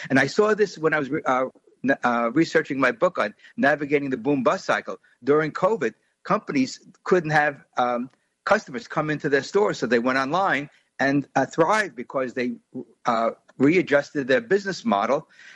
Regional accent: New York City, New York, United States; when I was growing up in New York City

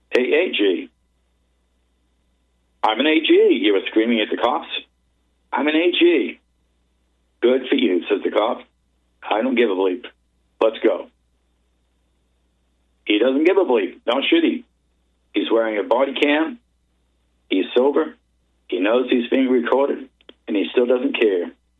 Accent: the South, United States; I grew up in the South, still live there today.

